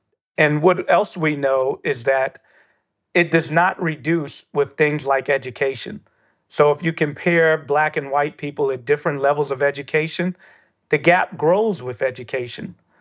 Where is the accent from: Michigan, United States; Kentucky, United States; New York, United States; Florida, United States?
New York, United States; New York City; I grew up in Bedford-Stuyvesant, and my parents, through struggle, were able to afford me to go to an elite private school, Brooklyn Friends.